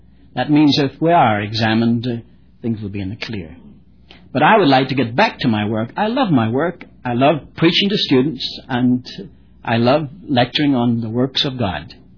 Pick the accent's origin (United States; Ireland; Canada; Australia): Ireland; born there; Now, I'm Irish by birth.